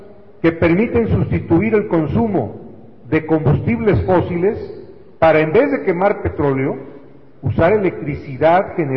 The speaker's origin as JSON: {"language": "Spanish", "region": "Tabasco", "country": "Mexico", "said": "Yo soy de Tabasco."}